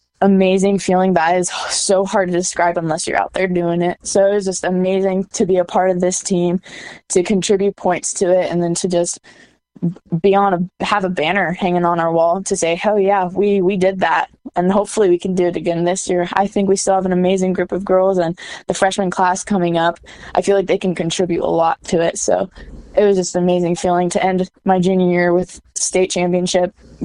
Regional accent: Kansas, United States; The girls that I got to meet were from Arizona, Florida, Idaho, Missouri. I was from Kansas.

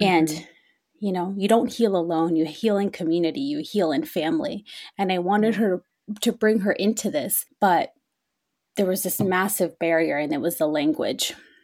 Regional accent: Queens, New York, United States; I was born and raised in Queens, Jackson Heights, Elmhurst area. And if anyone is familiar with that, those neighborhoods, they are very big immigrant populations there. My family came from Colombia

